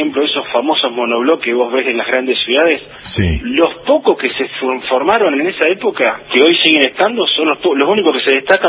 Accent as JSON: {"language": "Spanish", "country": "Argentina", "said": "como somos los argentinos en el interior"}